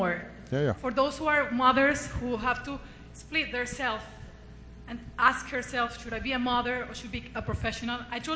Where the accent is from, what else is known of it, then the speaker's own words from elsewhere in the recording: Venezuela; and I'm from Venezuela.